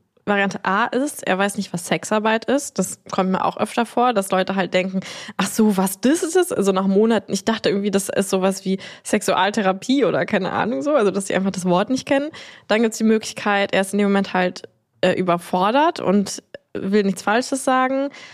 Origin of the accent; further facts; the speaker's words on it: Germany; ich komme aus Deutschland.